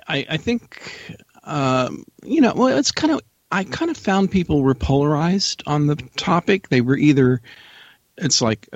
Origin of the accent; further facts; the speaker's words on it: Carrollton, Missouri, United States; I grew up in the Midwest in a little town in Missouri called Carrollton, Missouri, population of about 5,000.